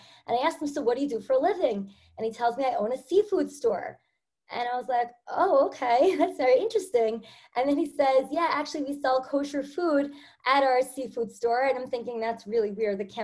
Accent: North Woodmere, New York, United States; also born or lived in Houston, Texas / Charleston, South Carolina; I'm from the Five Towns. I grew up in North Woodmere, and I never, ever thought that I'd be living in Texas or in South Carolina.

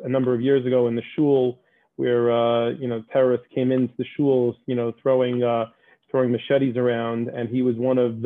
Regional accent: Long Island, New York, United States; I grew up here on Long Island. You know, I've spent most of my life, I spent my entire life on Long Island in one community or another.

